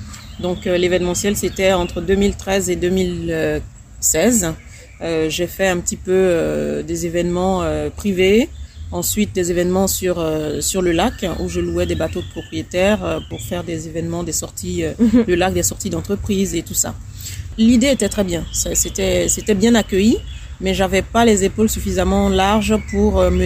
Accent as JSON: {"language": "French", "country": "Côte d’Ivoire", "said": "moi je suis ivoirienne et le cacao vient de mon pays qui est la Côte d'Ivoire"}